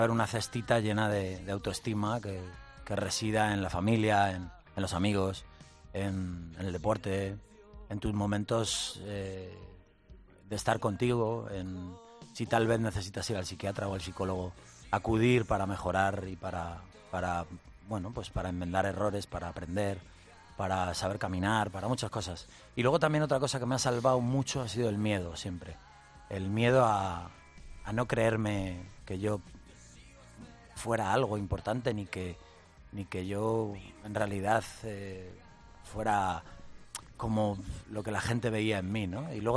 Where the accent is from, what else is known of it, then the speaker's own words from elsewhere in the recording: Madrid, Community of Madrid, Spain; tenemos la suerte de tener un público súper fiel en mi tierra, en Madrid.